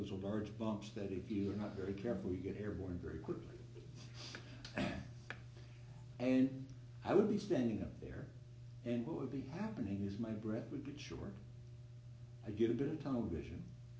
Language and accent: English; Canada; And the first thing you do as a Canadian is you either learn to skate or ski.